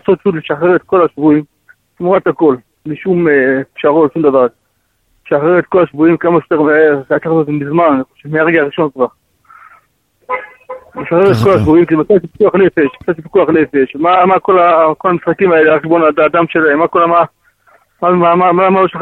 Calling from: Jerusalem, Jerusalem District, Israel; מירושלים.

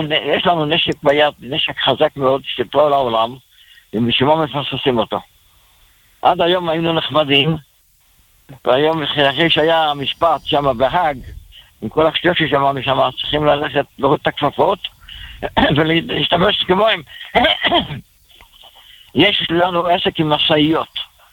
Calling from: Bnei Brak, Tel Aviv District, Israel; אני בבני ברק.

